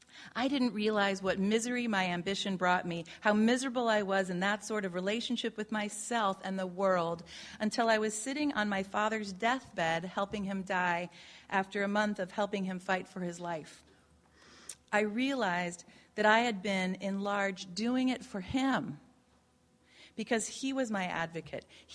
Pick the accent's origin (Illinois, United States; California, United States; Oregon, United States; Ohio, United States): Illinois, United States; accent: Midwest; actually pronounced catton because I came from the Midwest, around the block in suburban Chicago before the age of 10.